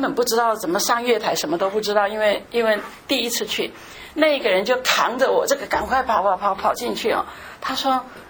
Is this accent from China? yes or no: yes; China; 我们中国人200年前马礼逊的时候才把福音传进来